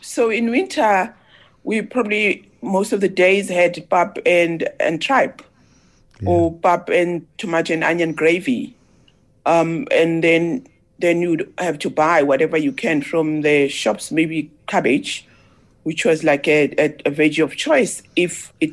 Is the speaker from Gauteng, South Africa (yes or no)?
yes; Nigel, Gauteng, South Africa; I grew up with my paternal parents, grandparents in Nigel, my father's family